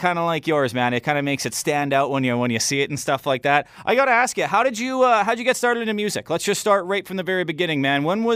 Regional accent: Saskatoon, Saskatchewan, Canada; Hey, I'm from Saskatoon. We're like 2,000 miles away. It's a completely different world over here.

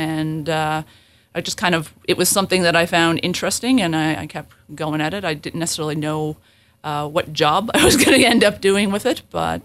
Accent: Mount Melek, Prince Edward Island, Canada; I'm from PEI. I grew up in Mount Melek. I went to Glenn Stewart for elementary school.

